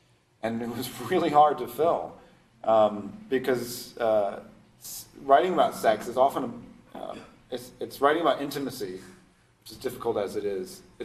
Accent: Sacramento, California, United States; And I grew up in Sacramento, where, you know, we mostly cared about whether the Sacramento Kings won more than 20 games or not, which just tells you exactly how long ago I lived there.

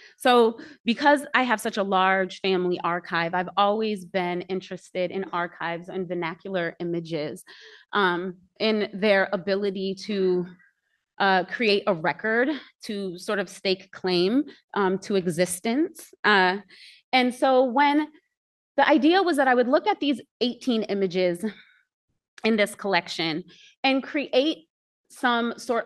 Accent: Ithaca, New York, United States; moved away as an adult; now in Georgia, United States; I grew up in Ithaca, 10 square miles surrounded by reality, a place that took almost 40 years to leave and that I returned to make this body of work.

